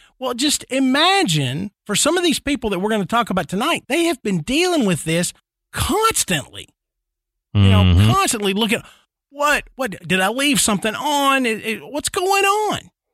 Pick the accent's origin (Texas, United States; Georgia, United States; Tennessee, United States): Tennessee, United States; Nashville; even growing up in Nashville, I have been out camping so far that it's been quiet enough